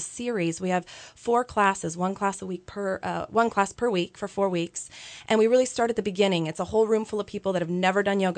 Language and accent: English; Reading, United States; I grew up in Reading. I'm a Reading native, and out of high school went down to UCLA to study dance